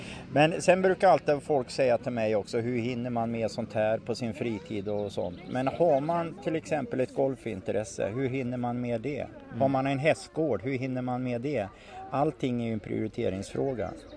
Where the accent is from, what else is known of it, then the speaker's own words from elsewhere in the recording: Jämtland County, Sweden; now in Gothenburg, Sweden; Nej, jag är från Jämtland från början.